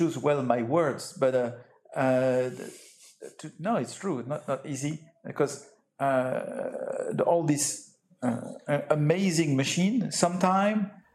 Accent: Nantes, Pays de la Loire, France; English is a second language; I'm coming from Nantes.

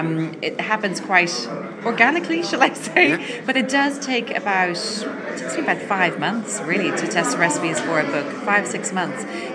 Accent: Dublin, Leinster, Ireland; now in Cork, Ireland; I was actually born and bred in Dublin, but now I live in Cork. And I actually, just since last year, I've been in Cork for longer than I was in Dublin.

